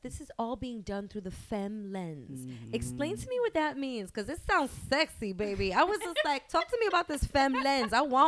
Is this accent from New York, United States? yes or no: yes; Brooklyn, New York, United States; And I'm from Brooklyn. Like, I'm used to riding these trains, okay?